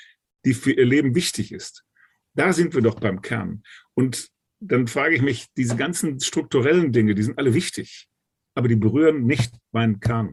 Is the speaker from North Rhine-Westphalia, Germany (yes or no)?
yes; Münster, North Rhine-Westphalia, Germany; in meiner Heimatstadt hier in Münster